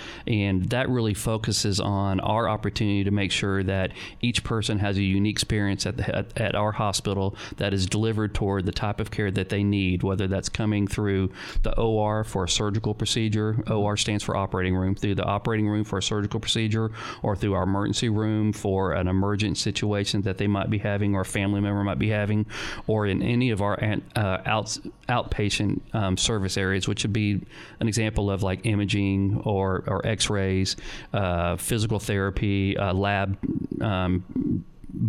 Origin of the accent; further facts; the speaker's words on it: Houston, Texas, United States; I'm originally from Texas. I grew up in North Houston